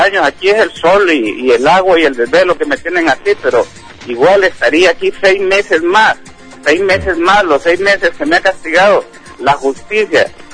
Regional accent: Santa Rosa de Copán, Copán, Honduras; porque yo no soy de acá. Yo soy de Santa Rosa de Copán.

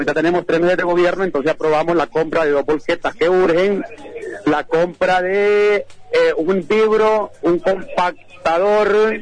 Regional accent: Talanga, Francisco Morazán, Honduras; mi pueblo, Talanga, es el pueblo más subdesarrollado, el pueblo que conozco que está más en el abandono

